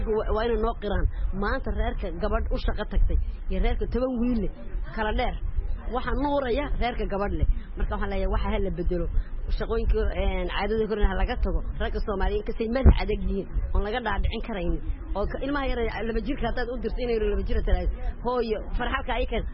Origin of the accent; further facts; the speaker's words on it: Djibouti; waxaan diaspora dibadda ka timid waxaan ahay reer Djibouti